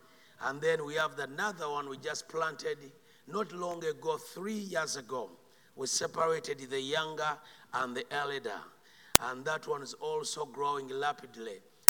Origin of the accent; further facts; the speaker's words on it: Uganda; I'm from Uganda.